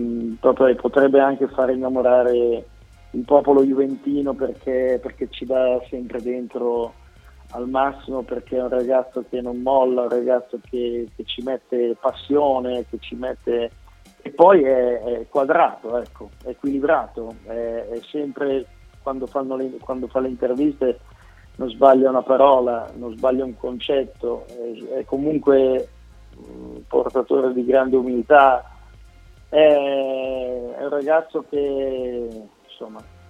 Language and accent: Italian; Milan, Lombardy, Italy; Sì, tra l'altro sono anche milanese